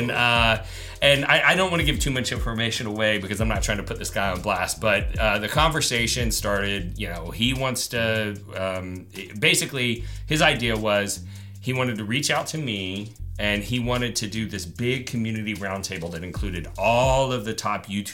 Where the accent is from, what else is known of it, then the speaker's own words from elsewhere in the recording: Texas, United States; but it's only because I'm a redneck from Texas